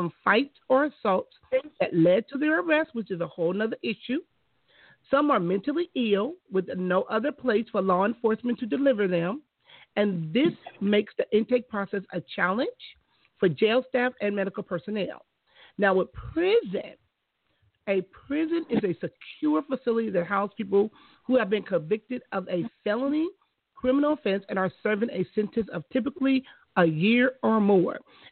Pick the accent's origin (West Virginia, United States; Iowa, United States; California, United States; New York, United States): California, United States; Compton; and growing up in Compton, I saw a lot of that in just the neighborhood and the community that I lived